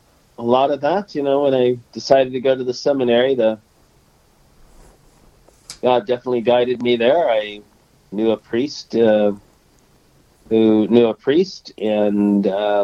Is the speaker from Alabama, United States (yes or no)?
no; Milwaukee, Wisconsin, United States; I grew up in Milwaukee, Wisconsin, and graduated from Marquette in the 80s